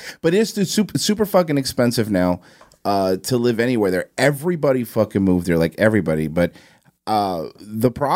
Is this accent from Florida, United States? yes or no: yes; Miami, Florida, United States; I did. I was born in Miami. I've been there. I'm like a weird OG Florida guy.